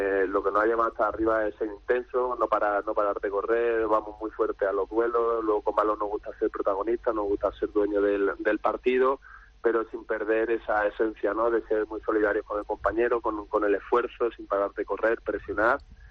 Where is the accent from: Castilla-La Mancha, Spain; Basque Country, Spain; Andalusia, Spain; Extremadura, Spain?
Andalusia, Spain; Málaga; Soy malagueño y llevo el sentimiento por dentro.